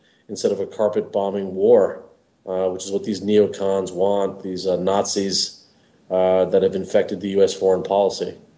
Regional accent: United States; I'm an Indian American brown guy.

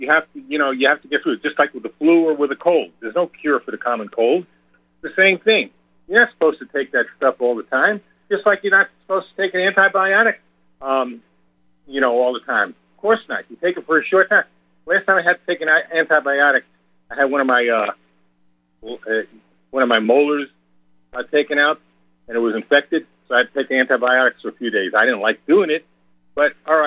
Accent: New York City, New York, United States; now in North Carolina, United States; I was born in New York City, okay? Born and raised in New York City. I went to a very integrated school.

